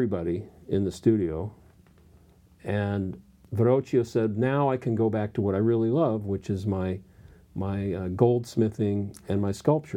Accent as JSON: {"language": "English", "town": "Pacific Palisades", "region": "California", "country": "United States", "tie": "born or raised there", "said": "I grew up in Pacific Palisades, and I'd go off to the Palisades Branch Library, part of the LA library system."}